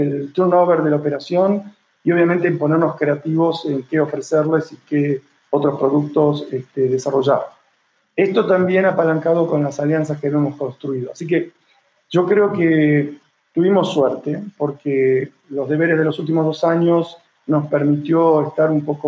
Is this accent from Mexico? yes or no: no; Argentina; ya sabes que somos argentinos y hemos pasado situaciones difíciles de volver a empezar.